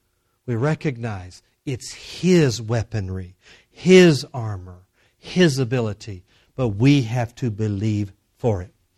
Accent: Texas, United States; It happens when I believe and fight the fight of faith. All of it's that way.

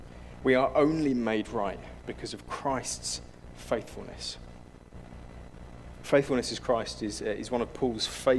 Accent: England, United Kingdom; I'm English.

